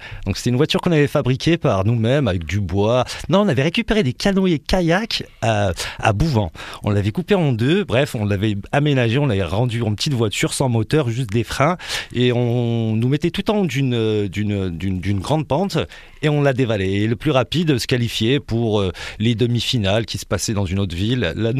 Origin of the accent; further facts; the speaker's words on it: France; born there; je suis né en France, j'ai fait toutes mes études en France.